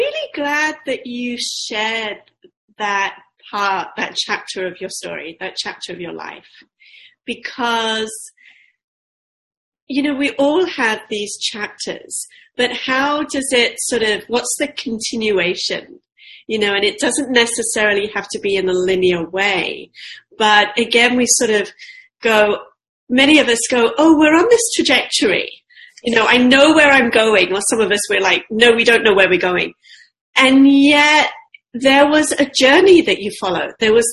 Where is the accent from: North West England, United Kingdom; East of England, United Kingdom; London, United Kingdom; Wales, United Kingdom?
London, United Kingdom; actually really close to where I grew up in London.